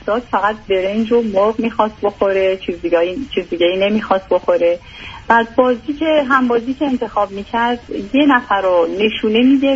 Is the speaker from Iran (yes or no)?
yes; Iran; moved away; ما از ایران اومدیم،